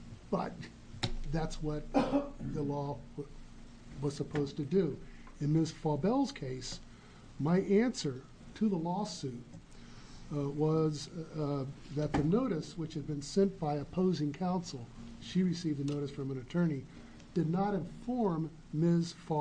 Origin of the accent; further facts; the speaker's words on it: Coos Bay, Oregon, United States; I'm an attorney from Coos Bay